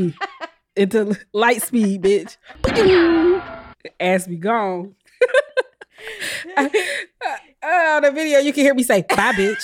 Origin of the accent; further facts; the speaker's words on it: South Carolina, United States; end up racing somebody at the end of the night at some point drunk, barefoot in the street because I'm from South Carolina.